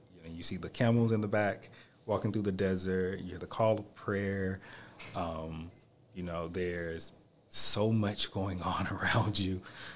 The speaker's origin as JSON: {"language": "English", "country": "United States", "said": "where are you from? The U.S. Oh, you must be doing something with education. Yeah, how do you know that? You Americans, that's what you guys are here for."}